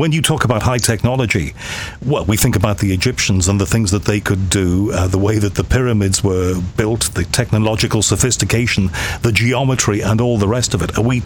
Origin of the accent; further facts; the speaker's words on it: United Kingdom; being a Brit and living not too far away from this place